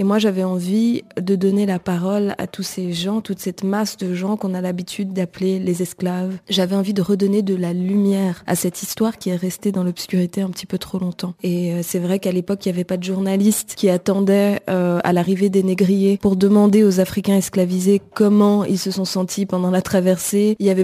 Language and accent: French; Benin; moi, je suis béninoise et j'ai envie d'avoir la preuve.